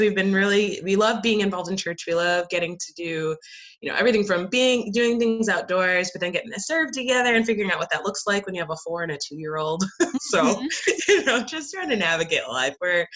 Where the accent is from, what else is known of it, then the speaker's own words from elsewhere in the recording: Illinois, United States; also born or lived in Portland, United States; I grew up in Illinois. So I grew up in the Midwest, but my husband and I, when we got married, moved out to Portland, Oregon.